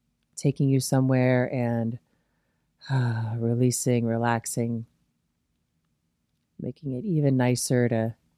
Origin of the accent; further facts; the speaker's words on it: Midwest, United States; And I guess I'm just like from the Midwest, so I'm never going to try to impress somebody with my knowledge.